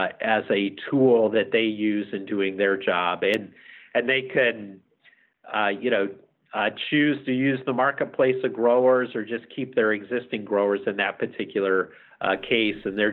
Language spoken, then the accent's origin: English; Lawrenceville, Illinois, United States; my background is I grew up in Southern Illinois in a small town called Lawrenceville, basketball powerhouse, back in the 70s and 80s.